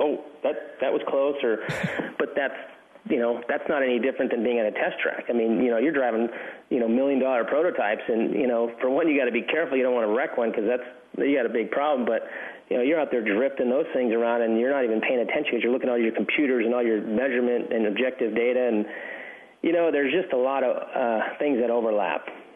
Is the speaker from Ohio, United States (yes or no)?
no; California, United States; also born or lived in Arizona; I grew up in the Southwest, you know, mm-hmm. Southern California, you know, Arizona.